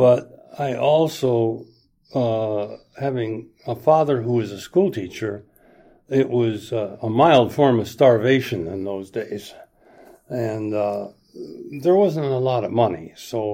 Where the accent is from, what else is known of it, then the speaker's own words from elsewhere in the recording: Bay City, Michigan, United States; also born or lived in Owosso; I was born in Owosso, Michigan, outside of, from a little town called Chesaning, where my father was a school teacher in May of 1937. And I grew up pretty much in the lower part of Michigan.